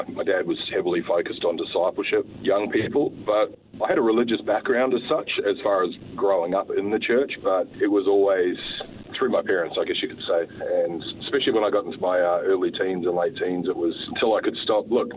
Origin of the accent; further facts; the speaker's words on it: Sydney, New South Wales, Australia; Look, I was born in Sydney, Australia. A bit of an unusual upbringing. My father is from the United States and my mother's a Kiwi. They met in a discipleship training program in Texas and then moved to Australia